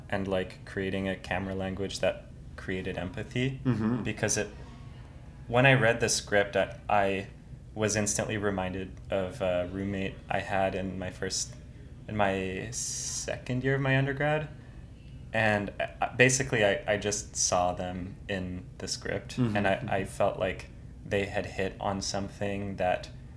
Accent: Vancouver, British Columbia, Canada; growing up in Vancouver, I was always told that that was the best school in the country

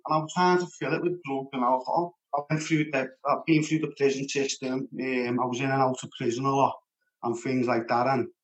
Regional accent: Liverpool, North West England, United Kingdom; I grew up in Toxteth.

